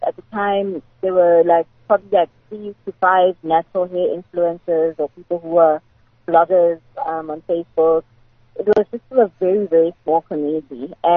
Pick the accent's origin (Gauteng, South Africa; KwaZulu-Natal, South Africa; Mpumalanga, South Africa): Mpumalanga, South Africa; Nelspruit; now in United States; I then heard of Kanye Jomo's Destiny magazine was going to my hometown of Nelspruit, where my sister was